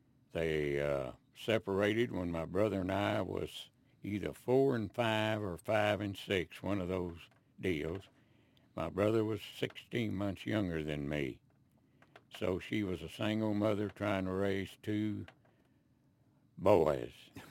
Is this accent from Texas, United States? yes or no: yes; Waco, Texas, United States; I was born right here in Waco, Texas, August 10, 1923. Born and raised in Waco. Went through school in Waco.